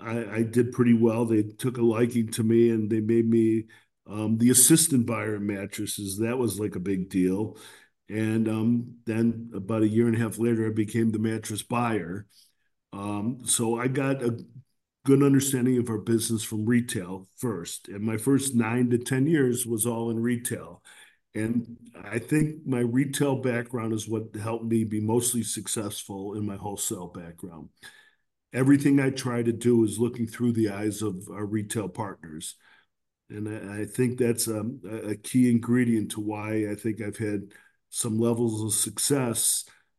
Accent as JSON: {"language": "English", "region": "Michigan", "country": "United States", "tie": "born or raised there", "said": "I do have about 35 people that, family and friends that I grew up with in Michigan who are all coming out for that weekend too."}